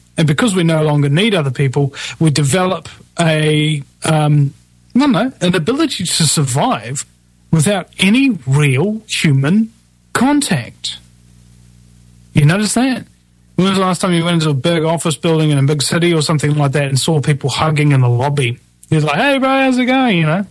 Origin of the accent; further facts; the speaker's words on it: New Zealand; Maybe I've got a unique perspective to a lot of people because I'm from New Zealand.